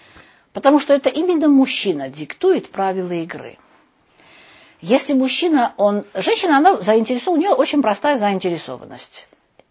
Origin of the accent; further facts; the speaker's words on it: Armenia; скажем, из страны, из которой я сама, я из Армении.